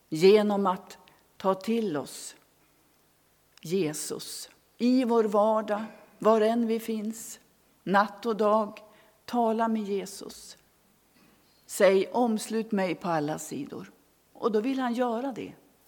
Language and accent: Swedish; Västerbotten County, Sweden; ungdomskören hemma i Västerbotten sjöng den här sången